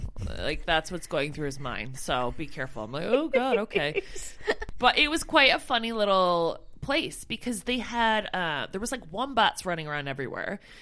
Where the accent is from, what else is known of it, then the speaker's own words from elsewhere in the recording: Canada; And I said to the lady, like, oh, you know, I'm from Canada.